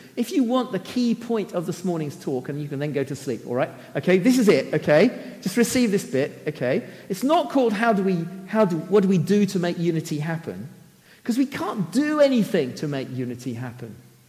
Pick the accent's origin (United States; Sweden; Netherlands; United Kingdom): United Kingdom; I'm male. I'm British. I'm married. I'm a Christian. I'm a husband, a father, a grandfather, a minister.